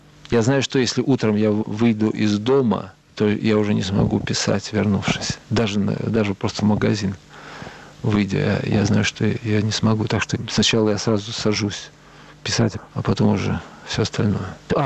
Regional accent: Moscow, Russia; Мне совершенно нечего делать в городе большом, хотя я вырос в Москве. Но я никогда с Москвой не мог ужиться.

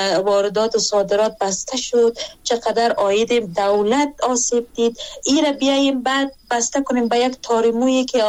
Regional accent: Afghanistan; ما در افغانستان متولد شدیم، همینجا زندگی میکنیم، کلان شدیم،

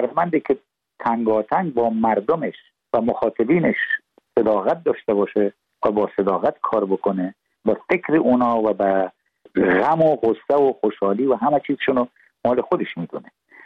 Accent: Iran; moved away; من مملکتم هم افغانستان هم ایران هم تاجیکستان، اما تو ایران من بزرگ شدم و ساخته دست اونجا هستم

